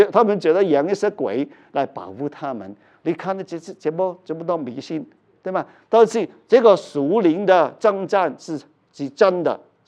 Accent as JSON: {"language": "Chinese", "country": "United States", "said": "我们美国人就这样相信。"}